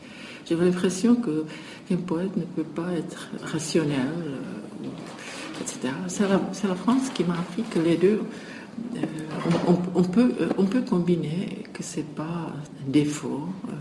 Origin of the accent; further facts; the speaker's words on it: Czechia; French is a second language; Chez moi, en Tchécoslovaquie, on était vraiment là de toute cette éducation civique